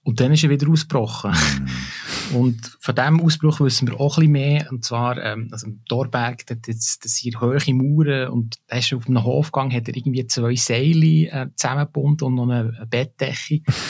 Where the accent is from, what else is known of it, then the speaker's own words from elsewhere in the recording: Bern, Switzerland; Da bringst du mich natürlich jetzt als Berner auf Glattis.